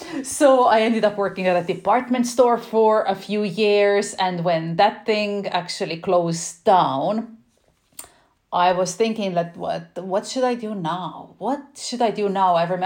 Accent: Estonia; English is a second language; moved away as an adult; now in Canada; as I said, and originally I'm actually from Estonia. It's a little tiny country near Finland and Sweden, so that's where I was born and raised, and I moved to Canada when I was just barely 20.

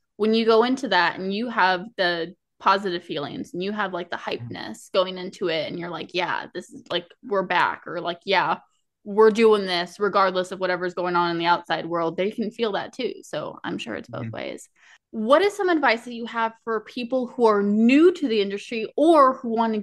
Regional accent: Las Vegas, Nevada, United States; Now, I am from Vegas.

